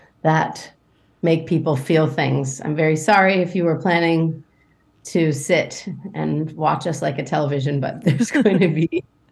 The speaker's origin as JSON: {"language": "English", "town": "San Francisco", "region": "California", "country": "United States", "tie": "born or raised there", "said": "I grew up in San Francisco, California. That one's about being homesick."}